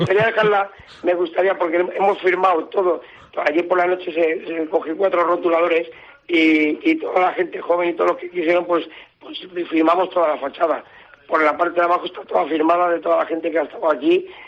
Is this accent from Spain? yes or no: yes; Spain; Yo soy español, todos votando.